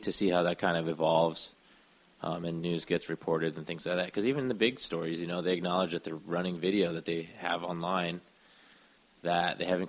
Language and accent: English; Philippines; I'm Filipino. I grew up Filipino, so we'd be eating, like, rice and eggs.